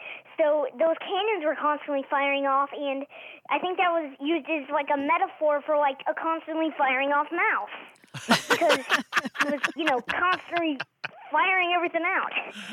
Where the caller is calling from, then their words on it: Dallas, Texas, United States; I'm calling from Dallas, Texas.